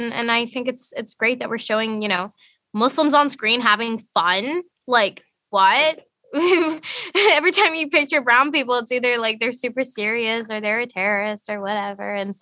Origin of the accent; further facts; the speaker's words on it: Canada; now in -; But me growing up in Canada and being so enamored by American pop culture and Hollywood, I was super dismissive of being Pakistani and being brown in general.